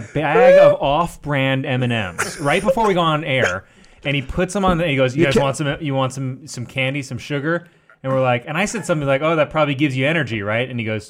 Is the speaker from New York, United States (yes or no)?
yes; Staten Island, New York, United States; But I grew up in Staten Island. On Staten Island.